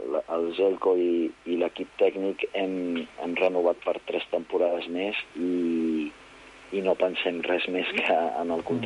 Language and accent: Catalan; Badalona, Catalonia, Spain; la de Badalona és especial perquè jo soc de Badalona